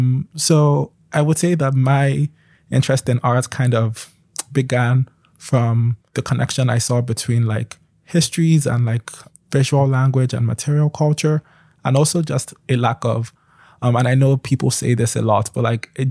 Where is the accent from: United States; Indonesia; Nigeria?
Nigeria; But I was also interested in Nigerian, because I'm Nigerian.